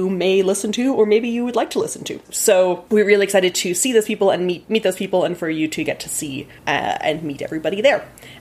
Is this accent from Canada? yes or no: yes; Canada; although I have to say as a Canadian that I celebrate my linguistics annual meeting in May